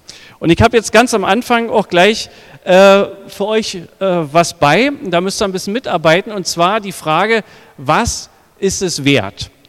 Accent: Brandenburg, Germany; accent: Brandenburg German; now in Dresden, Germany; wenn ich in Dresden noch predige, dann wird mir immer wieder gesagt, dass ich ganz schön doll noch Brandenburger Deutsch rede. Ich komme aus Dresden, dort aus der Jesusgemeinde Dresden.

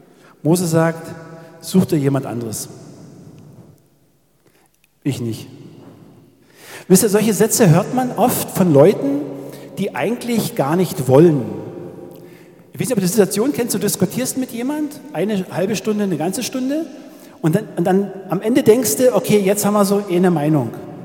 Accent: Hoyerswerda, Saxony, Germany; Als die ersten Flüchtlinge nach Hoyerswerda kamen, da wo ich herkomme, da bin ich immer vom Fahrrad vorbeigefahren.

